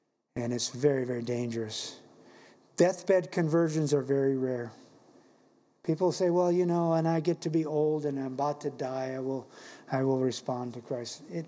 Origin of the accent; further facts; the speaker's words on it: Belize; Growing up in Central America, in Belize, we were subject to more hurricanes than you would be here